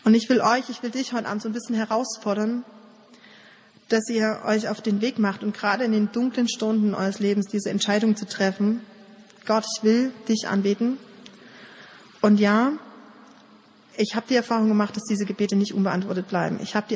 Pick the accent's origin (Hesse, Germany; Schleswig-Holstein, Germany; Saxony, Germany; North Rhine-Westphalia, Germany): Saxony, Germany; Ich stamme aus dem Erzgebirge. Bei uns gibt's hin und wieder mal so kleinere Beben.